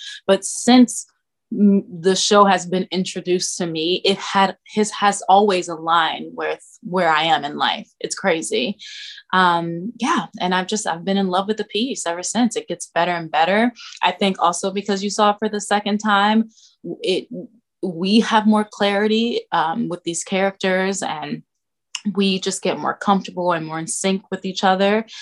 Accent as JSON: {"language": "English", "town": "Cincinnati", "region": "Ohio", "country": "United States", "said": "because I'm from Cincinnati, mm-hmm. and it was in my backyard. You know, my childhood home is 20 minutes away from the school."}